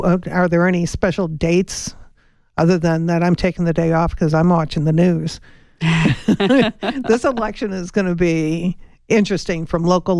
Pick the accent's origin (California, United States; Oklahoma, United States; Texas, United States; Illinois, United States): Illinois, United States; Chicago; no, everybody knows I'm from Chicago, and there's a park called Bug House Square